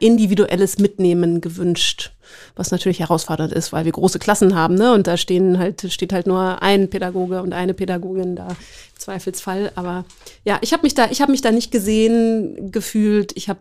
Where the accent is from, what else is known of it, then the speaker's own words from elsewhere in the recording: Luxembourg; ich bin in Luxemburg aufgewachsen.